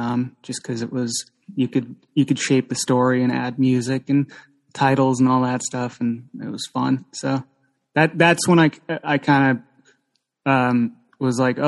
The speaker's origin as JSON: {"language": "English", "town": "Seattle", "region": "Washington", "country": "United States", "said": "Yeah, because I'm from Seattle. So, you know, it was close. It was like just a close drive and I could go back and see my family and stuff."}